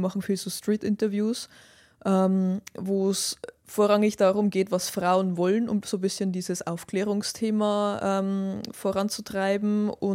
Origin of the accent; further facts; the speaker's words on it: Bavaria, Germany; komme aus Bayern, was man ja wahrscheinlich hört. Bin in der konservativen Oberpfalz aufgewachsen und bin da ein bisschen ein bunter Vogel